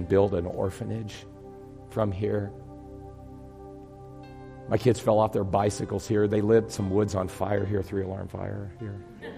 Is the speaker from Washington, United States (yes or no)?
no; Atchison, Kansas, United States; This is my hometown. I love this hometown. I love going down to Farmer's Market yesterday and seeing the plants and the people. I love seeing the Atchison New Walkway.